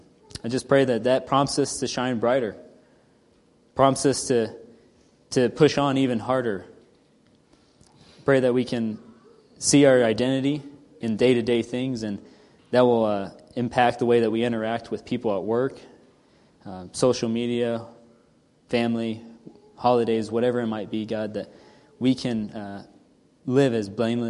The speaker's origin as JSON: {"language": "English", "region": "Texas", "country": "United States", "tie": "born or raised there", "said": "when we were growing up, I grew up in Texas, and so we would drive over to Arizona occasionally."}